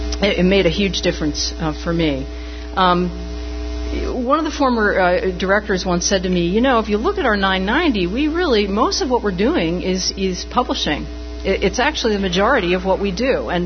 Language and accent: English; New Jersey, United States; also born or lived in Philadelphia; now in Deep River, United States; I live in a town called Deep River, population 4,500. About equidistant between Boston and New York. I grew up in New Jersey. I was born in Philadelphia.